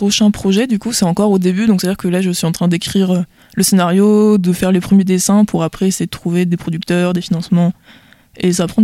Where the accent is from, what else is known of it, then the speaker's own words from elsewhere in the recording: Pays de la Loire, France; Surtout que moi, je viens des Pays de la Loire et la région a coupé les financements